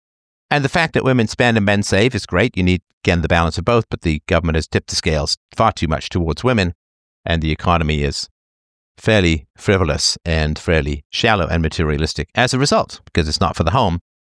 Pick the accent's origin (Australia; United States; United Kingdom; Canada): United Kingdom; England; When I grew up in England